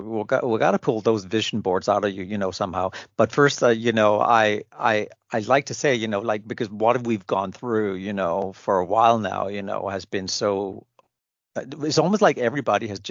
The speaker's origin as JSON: {"language": "English", "country": "Denmark", "tie": "born or raised there", "second_language": "English", "said": "being born and raised in Denmark, that's pretty much, it's always dark there in the winter"}